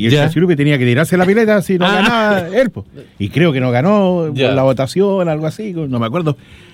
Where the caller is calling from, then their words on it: Talcahuano, Biobío, Chile; de Talcahuano.